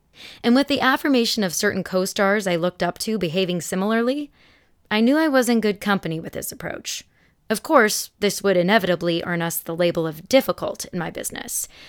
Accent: Elmhurst, Illinois, United States; born there; One of my favorite stories to tell people is I was born in Elmhurst, Illinois, and my sister is 3.5 years older than me.

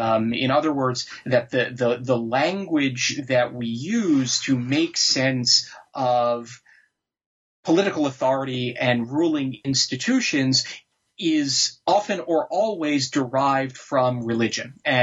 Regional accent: New York, United States; Well, I grew up mostly in the New York area, where I had a very conventional sort of suburban upper middle class life of the sort that one sees on television.

